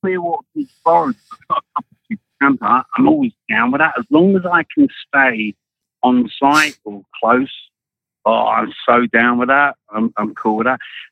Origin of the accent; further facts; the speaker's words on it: London, United Kingdom; I'm from London.